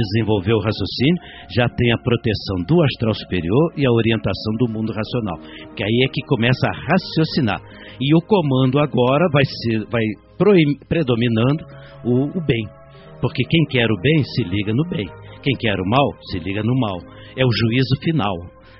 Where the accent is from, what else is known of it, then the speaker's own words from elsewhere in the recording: Nova Iguaçu, Rio de Janeiro, Brazil; eu sou de Nova Iguaçu, nem sou do Rio de Janeiro, é apenas o nome que a gente ouve mais.